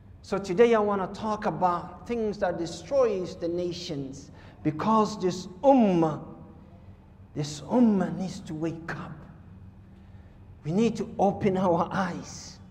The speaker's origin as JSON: {"language": "English", "country": "Somalia", "said": "I'm from Somalia."}